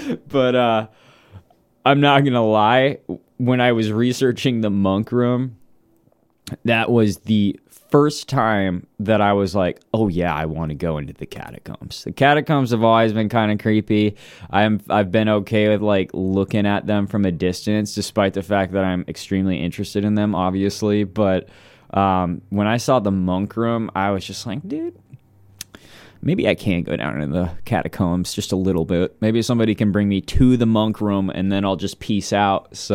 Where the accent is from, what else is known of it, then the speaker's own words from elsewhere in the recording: Missouri, United States; I've been deep in like caves and stuff a lot of times when I grew up in Missouri for the most part, and tons of caves in Missouri